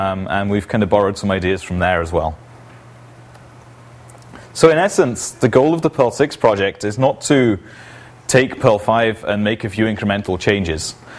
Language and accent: English; England, United Kingdom; now in Lund, Sweden